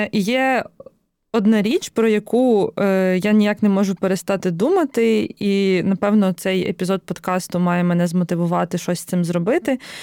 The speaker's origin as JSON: {"language": "Ukrainian", "region": "Kyiv Oblast", "country": "Ukraine", "said": "я родом з Київської області, і росіяни буквально проходили через селище, звідки я родом."}